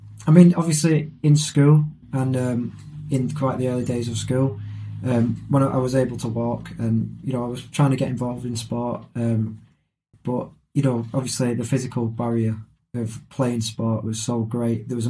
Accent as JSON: {"language": "English", "town": "Manchester", "region": "North West England", "country": "United Kingdom", "said": "I'm from Manchester, and I've got SMA type 3."}